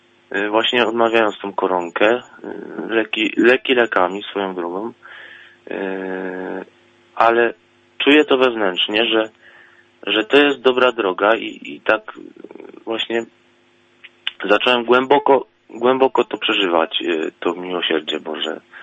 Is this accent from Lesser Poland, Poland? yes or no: yes; Lesser Poland, Poland; Właśnie jestem z Małopolski